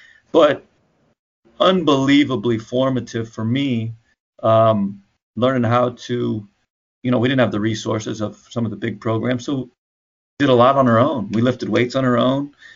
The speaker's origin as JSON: {"language": "English", "town": "Iowa City", "region": "Iowa", "country": "United States", "said": "But I'm from Iowa City, Big Ten camp, you know, Big Ten campus, kind of college town, and we don't have that."}